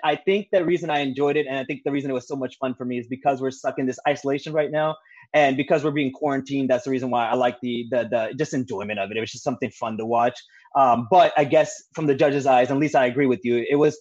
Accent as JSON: {"language": "English", "country": "Pakistan", "moved": "yes", "said": "You know, what's weird is being a Pakistani immigrant, I should not love worship songs as much as"}